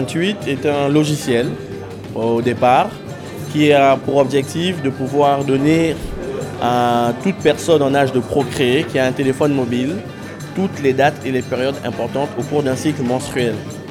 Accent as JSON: {"language": "French", "country": "Gabon", "said": "je suis gabonais"}